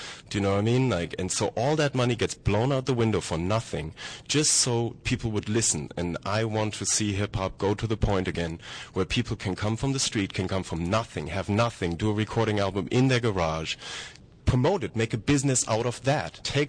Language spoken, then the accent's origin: English; Germany; I'm from Germany